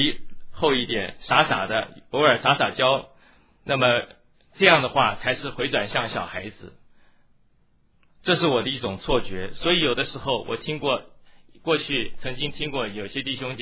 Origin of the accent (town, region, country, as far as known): China